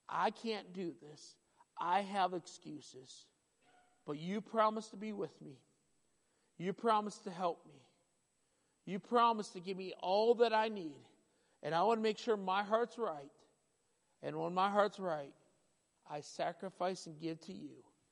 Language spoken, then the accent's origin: English; Michigan, United States; moved away as an adult; Now, I grew up in Michigan for about 18 years of my life, and I love the Holy Land of Michigan. I've been in Wisconsin and been here almost 17 years.